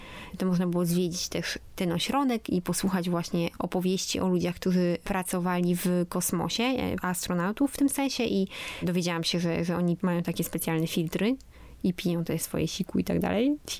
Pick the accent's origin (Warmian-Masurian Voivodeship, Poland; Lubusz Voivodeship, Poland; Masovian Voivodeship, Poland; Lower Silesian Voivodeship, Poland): Warmian-Masurian Voivodeship, Poland; Olsztyn; Bo jestem z Olsztyna, nie? A tam to nie ma takiego wiatru